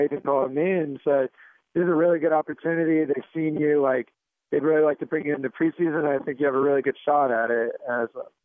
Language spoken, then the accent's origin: English; Lancaster, Pennsylvania, United States; Lancaster, Pennsylvania, yes, sir.